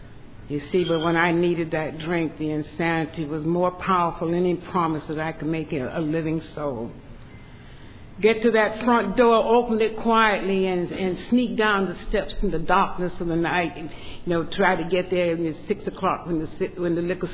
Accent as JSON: {"language": "English", "region": "Georgia", "country": "United States", "tie": "born or raised there", "said": "I grew up in Georgia in a very staunch conservative Baptist faith."}